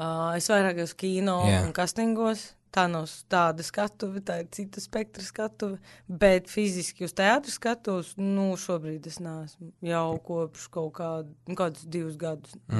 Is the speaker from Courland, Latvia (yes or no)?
no; Riga, Latvia; also born or lived in Kurzeme; es dzimu Rīgā, augu arī Rīgā un arī daļas līdz 12 gadiem vasaras augu laukos, Kurzemē, Jaunutriņos